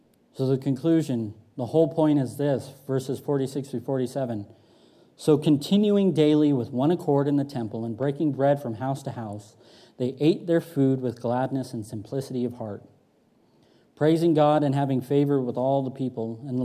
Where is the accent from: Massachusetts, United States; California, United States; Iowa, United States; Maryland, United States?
California, United States; also born or lived in New York; I was born in New York and raised in Northern California, and I was in a little tiny redneck town full of a bunch of cowboys and roughnecks.